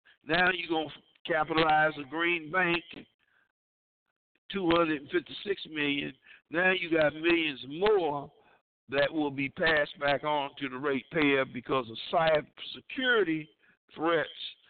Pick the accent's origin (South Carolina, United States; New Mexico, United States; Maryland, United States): South Carolina, United States; Dillon; yeah, I'm from South Cackalacka, right there, Two Shoe Town, right there, south of the border. As soon as you hit the South Carolina line, you blinked your eye, country town, you missed it. Dillon, South Carolina.